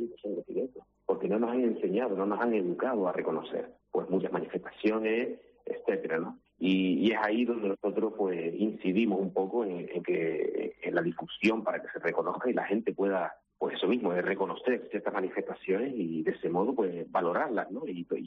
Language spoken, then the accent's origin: Spanish; Canary Islands, Spain; cada descubrimiento que se produce nos enriquece, ¿no? Como canarios y canarias.